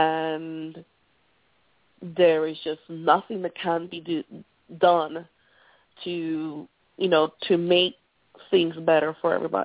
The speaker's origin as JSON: {"language": "English", "country": "Brazil", "said": "My mother and I are black. We're from Brazil."}